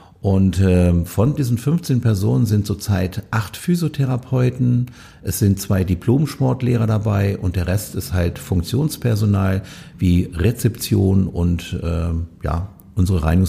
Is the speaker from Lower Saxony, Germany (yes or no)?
yes; Hanover, Lower Saxony, Germany; Ich bin hier in Hannover geboren und ich lege auch Wert darauf, dass ich in Linden groß geworden bin. Das ist ja immer noch mal so eine kleine Auszeichnung dazu. Ich bin 1955 auf die Welt gekommen.